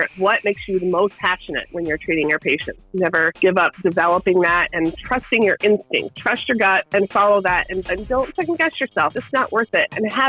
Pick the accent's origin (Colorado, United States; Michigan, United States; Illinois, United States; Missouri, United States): Colorado, United States; Well, so I'm from Colorado, right?